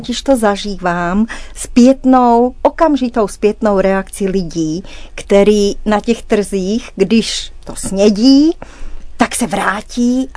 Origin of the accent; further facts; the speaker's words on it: Pezinok, Bratislava Region, Slovakia; já pocházím z Pezinka u Bratislavy.